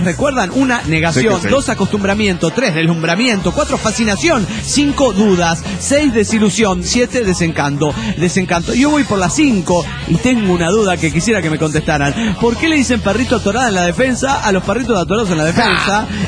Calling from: Aguascalientes, Mexico; Hola, ¿qué tal? … de Aguascalientes.

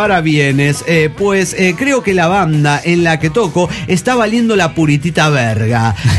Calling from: Guanajuato, Mexico; de Guanajuato, México.

